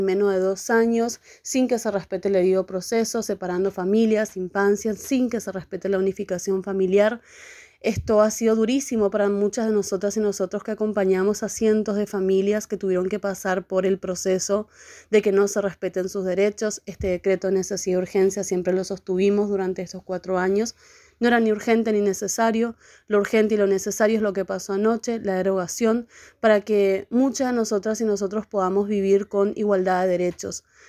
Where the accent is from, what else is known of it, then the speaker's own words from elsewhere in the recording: Paraguay; now in Argentina; soy migrante paraguaya en Argentina hace 17 años